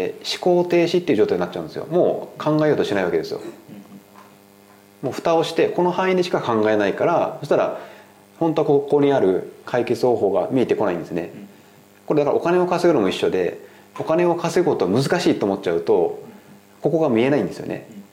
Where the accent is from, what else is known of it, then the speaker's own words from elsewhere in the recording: Fukuoka, Japan; now in Tokyo, Japan; 僕自身が東京に上京して福岡とのなんかこう環境のギャップを感じてね